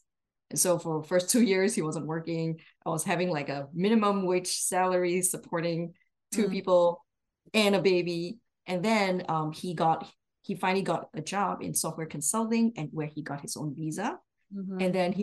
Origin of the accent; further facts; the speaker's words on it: Malaysia; now in United States; And then I come from Malaysia.